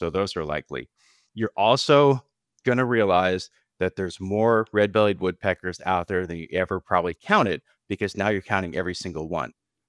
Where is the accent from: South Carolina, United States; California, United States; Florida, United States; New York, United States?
Florida, United States; Cape Coral; I grew up in Cape Coral.